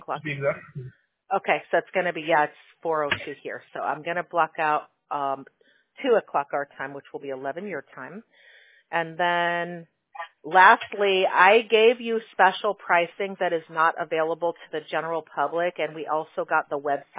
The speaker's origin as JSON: {"language": "English", "region": "Midwest", "country": "United States", "tie": "born or raised there", "said": "I don't think after growing up in the Midwest that I'd ever want to live, you know, far from the beach again"}